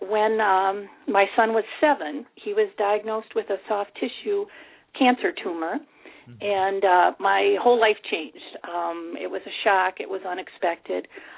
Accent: Michigan, United States; Well, you know, I was born and raised in Michigan.

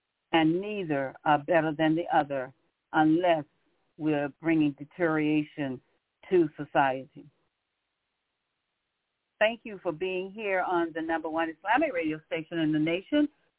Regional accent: Pompano Beach, Florida, United States; also born or lived in Brooksville; now in St. Petersburg, United States; I'm born in Brooksville, Florida, which is Central Coast on the west coast of Florida, and raised in Pompano Beach, Florida, on the east coast near the Atlantic Ocean.

